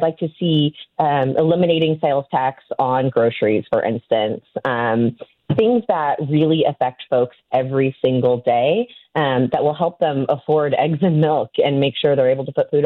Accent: Kansas, United States; now in Missouri, United States; And I grew up in Kansas, and I represent a district in Kansas City.

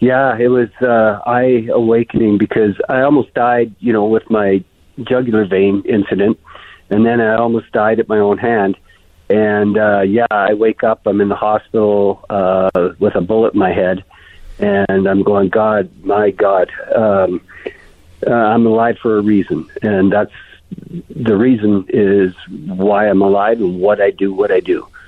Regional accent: Canada; you know, I'm Canadian

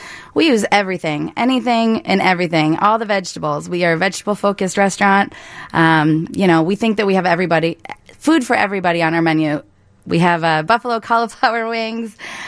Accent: Michigan, United States; moved away as an adult; also born or lived in Denver; now in Seattle, United States; I grew up in Michigan myself, and so I always vacationed to Chicago as I was growing up. I moved to Denver right after high school and spent many, many years there

